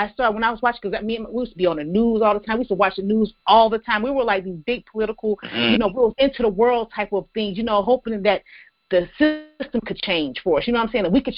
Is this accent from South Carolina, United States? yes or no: yes; South Carolina, United States; And I grew up in South Carolina, from a little small town, South Carolina, that have a church literally on every corner